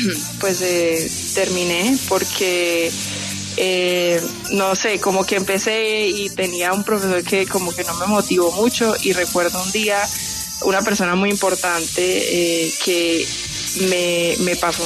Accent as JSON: {"language": "Spanish", "town": "Medellín", "region": "Antioquia", "country": "Colombia", "said": "yo, pues como dije, soy de Medellín y empecé a estudiar acá en la ciudad"}